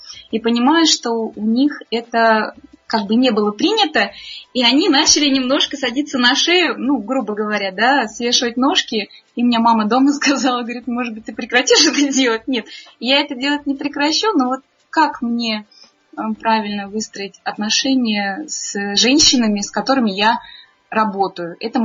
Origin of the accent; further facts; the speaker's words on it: Voronezh, Voronezh Oblast, Russia; Я из Воронежа.